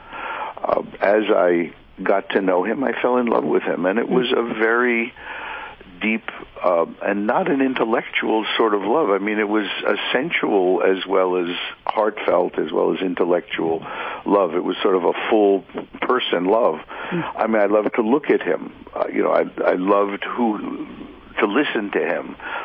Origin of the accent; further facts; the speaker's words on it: New York City, New York, United States; I was born Jewish, born and raised in New York City.